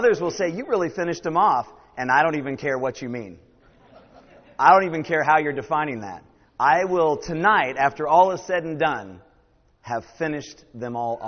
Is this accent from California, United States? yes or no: yes; California, United States; I am from Northern California.